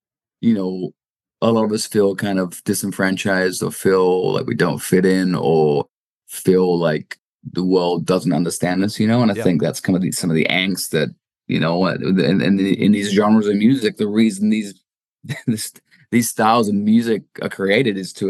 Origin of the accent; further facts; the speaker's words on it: Peterborough, East of England, United Kingdom; my hometown is Peterborough United